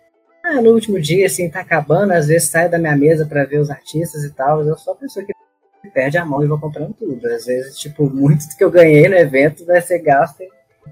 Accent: Minas Gerais, Brazil; eu sou aqui de Minas, né?

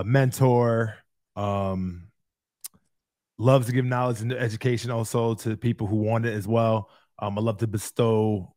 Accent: New York, United States; moved away as an adult; now in Miami, United States; well, I'm originally from New York, came here in Miami in 2009.

